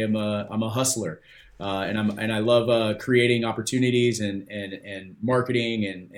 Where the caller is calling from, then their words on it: Sacramento, California, United States; So I'm in Sacramento, California. That's where my office is, but I'm usually traveling all around the United States for the most part.